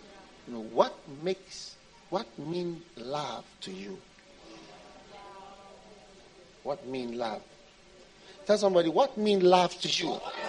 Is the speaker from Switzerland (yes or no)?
yes; Switzerland; I know chocolate because I'm from Switzerland. That's where you have chocolate.